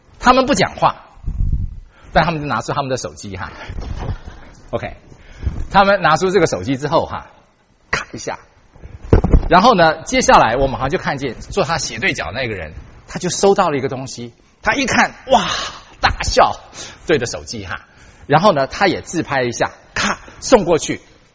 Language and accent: Chinese; Taiwan; 我是台湾来的背景哈